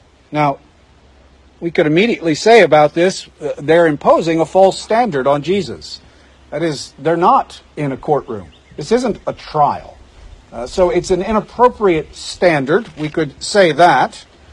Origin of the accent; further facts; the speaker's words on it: Idaho, United States; born there; the fact is I was born in Idaho. That's a true statement.